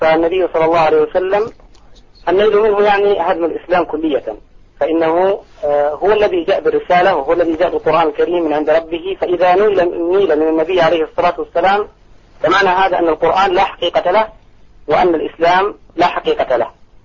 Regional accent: Saudi Arabia; كما يقال عندنا في السعودية

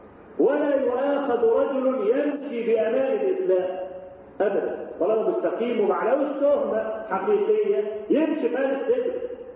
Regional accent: Egypt; ده احنا عادتنا كمصريين

